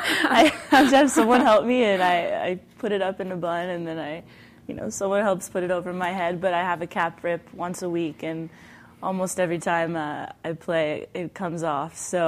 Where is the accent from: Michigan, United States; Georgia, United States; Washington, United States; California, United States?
California, United States; Coronado; I'm from Coronado in San Diego, and we have like a huge, you know, like our community is a huge water polo community.